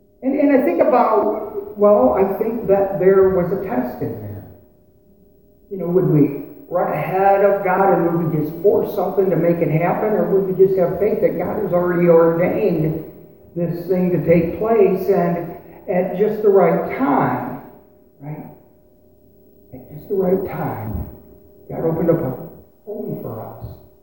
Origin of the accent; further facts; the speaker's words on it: Michigan, United States; also born or lived in western US; I was raised in Michigan, in southeastern Michigan. I was raised there, but I spent a great deal of time out west